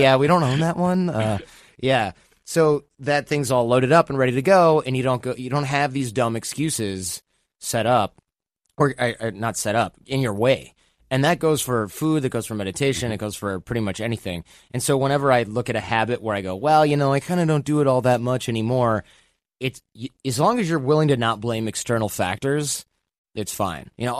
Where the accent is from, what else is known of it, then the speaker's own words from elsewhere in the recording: Michigan, United States; It's cold. I grew up in Michigan. It's freezing.